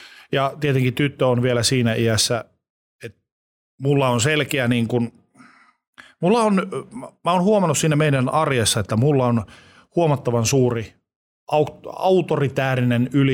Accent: Oulu, North Ostrobothnia, Finland; Että mulla on semmoisia välähdyksiä silloin, kun tosiaan lapsuudessani asuin Oulussa

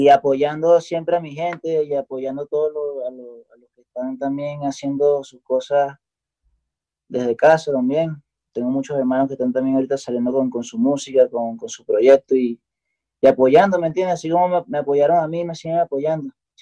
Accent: Coro, Falcón, Venezuela; Yo soy de Coro y tenemos un peo.

